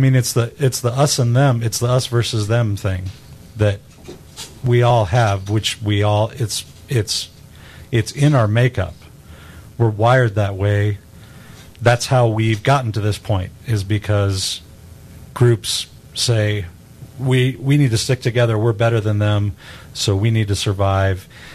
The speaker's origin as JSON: {"language": "English", "town": "Atlanta", "region": "Georgia", "country": "United States", "tie": "born or raised there", "said": "and growing up in Atlanta, I was a Braves fan."}